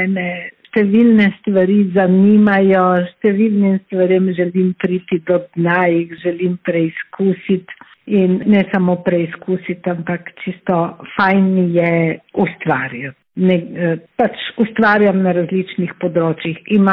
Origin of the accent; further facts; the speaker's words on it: Bela, Slovenian Littoral, Slovenia; rojena sem bila v Beli, to je v soteski Bele, nekje gor nad Vipavo, tam, kjer se konča Trnovska planota in začne Nanos, v bistvu zaselek sredi gozda